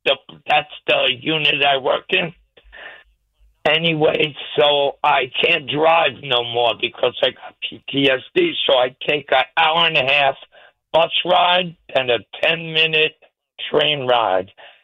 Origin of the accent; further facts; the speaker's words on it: New York City, New York, United States; As a young man, I grew up on Sheridan Avenue and 161st Street, three blocks away from Yankee Stadium.